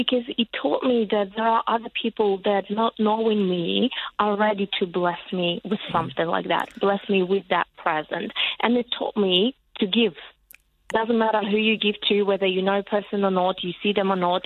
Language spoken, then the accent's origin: English; Ukraine; My childhood was quite good, but it was childhood when we lived in need, because after the collapse of Soviet Union